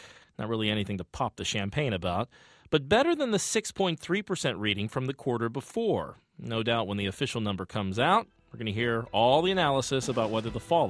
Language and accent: English; Alabama, United States; growing up in Alabama, I remember when a Bruno's supermarket opened in my neighborhood.